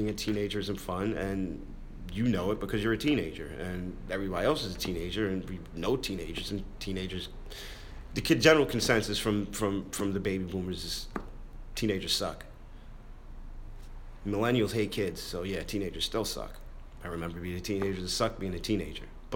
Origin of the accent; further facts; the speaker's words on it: White Plains, New York, United States; also born or lived in Waterbury, Connecticut / Hartsdale, New York; Originally, I'm from Waterbury, Connecticut. After that, age of two, from two to maybe the age of 12, no, two to the age of 15, I lived in White Plains, New York, / Hartsdale, New York